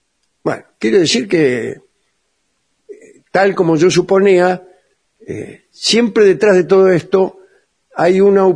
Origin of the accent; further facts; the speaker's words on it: Santo Tomé, Santa Fe, Argentina; de Santo Tomé, Santa Fe.